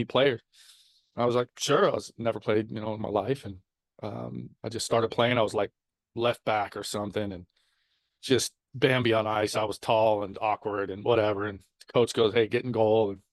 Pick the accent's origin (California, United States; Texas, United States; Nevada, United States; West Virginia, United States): Nevada, United States; Las Vegas; So I grew up in Vegas.